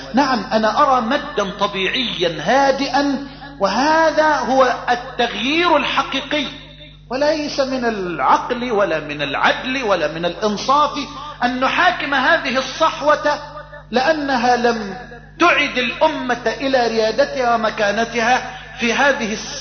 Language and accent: Arabic; Egypt